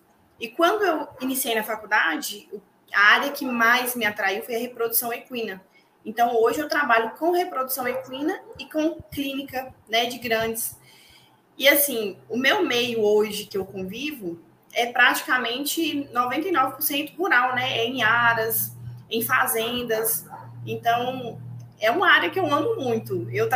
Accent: São Francisco, Minas Gerais, Brazil; now in Montes Claros, Brazil; Eu sou de São Francisco, uma cidade próxima a Montes Claros.

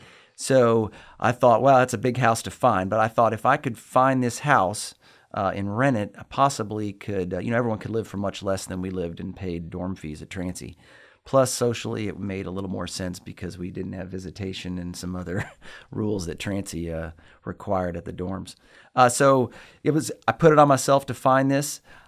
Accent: Lexington, Kentucky, United States; I'm from Lexington, Kentucky, born, raised here on the north side of Lexington.

